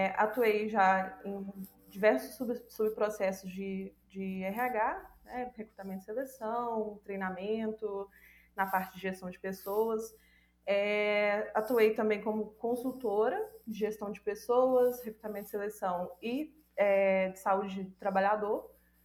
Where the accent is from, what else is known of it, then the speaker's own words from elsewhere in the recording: Minas Gerais, Brazil; now in Barbacena, Brazil; Eu sou de Minas Gerais, moro atualmente em Barbacena, a cidade dos loucos